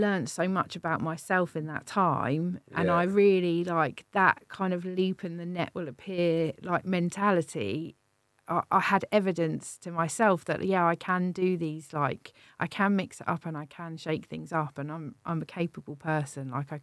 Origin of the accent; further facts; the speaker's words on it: Gosport, South East England, United Kingdom; also born or lived in Portsmouth; I lived in Eastneath for, well, Portsmouth generally for like 20 years, but I'm originally from Gosport. So post-travels, we've ended up in Gosport, which is I never thought that I would be living there again. I lived there when I was like a teenager